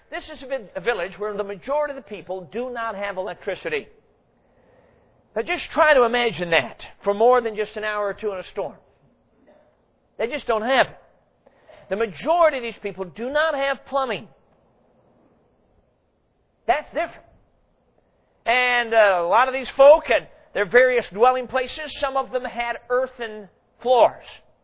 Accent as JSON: {"language": "English", "town": "Chicago", "region": "Illinois", "country": "United States", "tie": "born or raised there", "said": "Now, I grew up in Chicago. I'm a city kid through and through"}